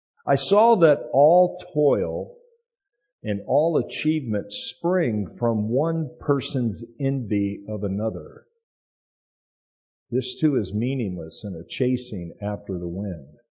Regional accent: Miami, Florida, United States; born there; also born or lived in England; I told you I was born in Miami, moved to England, played sports.

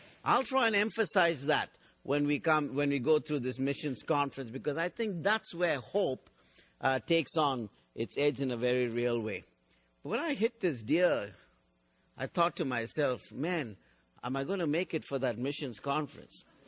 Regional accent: Bangalore, Karnataka, India; now in Bangor, United States; Now, we lived in the state of Maine. We are from Bangalore in South India. And 3.5 years ago from Bangalore, we came to Bangor in Maine.

